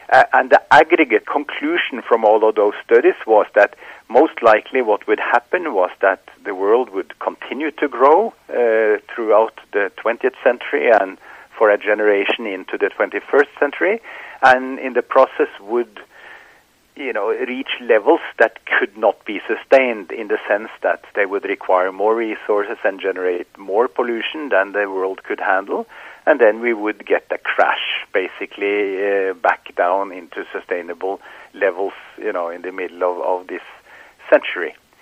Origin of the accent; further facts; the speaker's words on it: Norway; accent: Norwegian; English is a second language; I am a 67-year-old professor. And obviously from Norway, as you can hear from my wonderful accent.